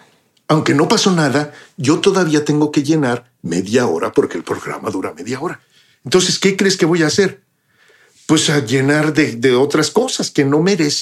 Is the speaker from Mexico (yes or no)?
yes; Mexico; now in London, United Kingdom; Mi vida se ha enriquecido tanto de vivir acá. Y sigo siendo mexi